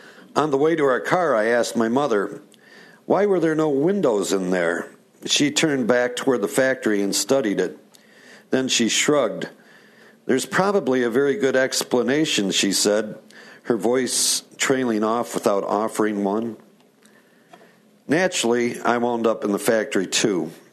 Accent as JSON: {"language": "English", "town": "Flint", "region": "Michigan", "country": "United States", "said": "Being that I was from Flint, Michigan, the birthplace of the automobile, I was accustomed to viewing these enormous plants that bulged upon the town landscape"}